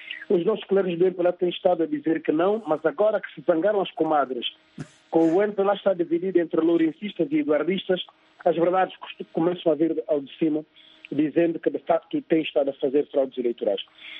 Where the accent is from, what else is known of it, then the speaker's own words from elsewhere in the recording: Cabinda, Angola; Eu sou de Cabinda, do ponto norte mais ao norte